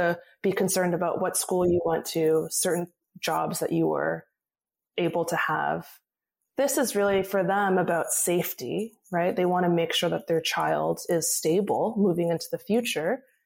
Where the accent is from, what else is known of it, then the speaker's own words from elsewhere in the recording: California, United States; Yeah, I think that, so I grew up in Orange County, a very conservative suburb of California, right south of Los Angeles. And my parents, they're immigrants.